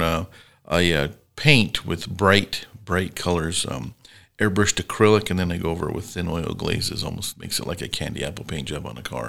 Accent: Riverton, Wyoming, United States; also born or lived in Seattle; I'm from the Wind River area. I'm from Riverton. I've been here for most of my life, barring a few years in college and then a sojourn in Seattle.

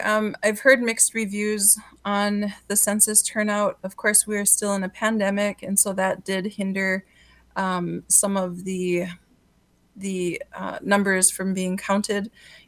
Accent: Mandaree, North Dakota, United States; now in Fargo, United States; I'm originally from Mandaree. I'm from the western side of North Dakota, and I currently live on the eastern side in Fargo

